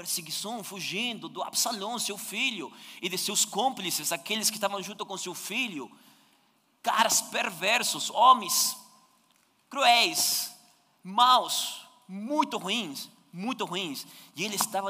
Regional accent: Argentina; Portuguese is a second language; now in Brazil; Esse rapaz, esse cara, é porque sou argentino, tá bom? Sou argentino, com minha esposa Suzy, com nossas filhas aqui. E o Joel acabou de sair. Nós somos argentinos. Estamos aqui na igreja faz 10 anos quase, né?

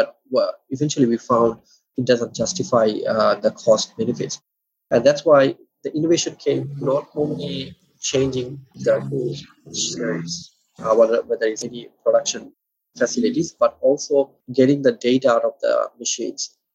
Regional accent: Bangladesh; like I'm originally from Bangladesh, and I've been always keen to contribute to my community, especially my alumni.

